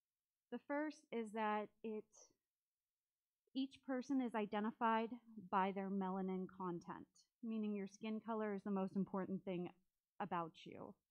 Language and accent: English; United States; I'm a mother of three, a Navy veteran, and a proud American. My family and I moved here from Pittsburgh, Pennsylvania in April of 2018